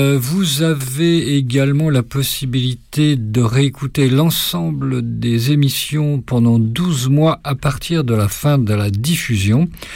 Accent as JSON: {"language": "French", "region": "Brittany", "country": "France", "said": "en tant que breton, être sur la West Coast, ça me paraît très très logique"}